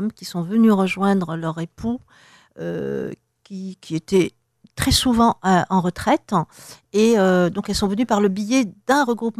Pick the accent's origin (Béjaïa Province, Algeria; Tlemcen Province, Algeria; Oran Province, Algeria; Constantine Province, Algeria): Béjaïa Province, Algeria; Béjaïa; un chanteur de ma ville natale, qui est Béjaïa.